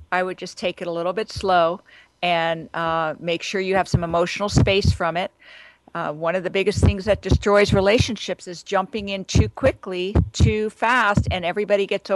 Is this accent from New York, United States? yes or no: yes; New York, United States; Oh, New York, my hometown.